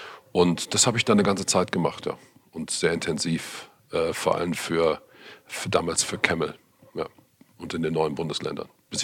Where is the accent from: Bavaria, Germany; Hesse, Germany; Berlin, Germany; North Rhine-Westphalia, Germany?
North Rhine-Westphalia, Germany; Ich bin würde ich mal sagen, durchschnittlich aufgewachsen, wie man so schön sagt, in einem kleineren Ort im Siegerland, Nordrhein-Westfalen.